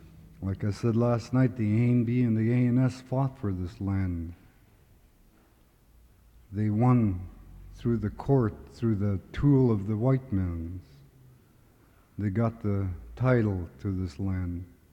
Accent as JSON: {"language": "English", "town": "Klawock", "region": "Alaska", "country": "United States", "tie": "born or raised there", "said": "I was born and raised here in Klawak. … My mother never went to school, but spoke broken English."}